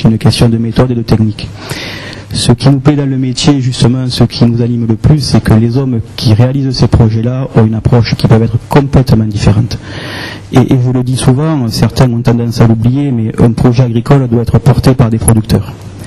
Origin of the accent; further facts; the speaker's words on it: Nice, Provence-Alpes-Côte d'Azur, France; Moi, je viens de Nice, des Alpes-Maritimes, et depuis que je suis en Bigorre, ça fait maintenant 6 mois